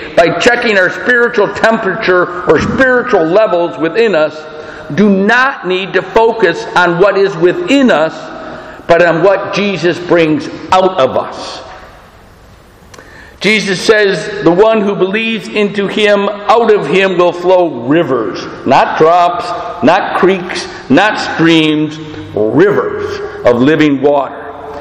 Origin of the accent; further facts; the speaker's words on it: Michigan, United States; I'm from Michigan, but I'm out of my mother.